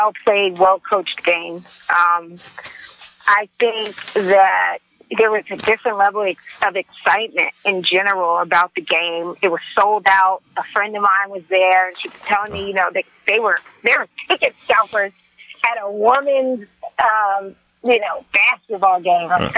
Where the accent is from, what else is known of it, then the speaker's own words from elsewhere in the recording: South Carolina, United States; I'm from South Carolina, so forgive me, because I know most people don't call it USC.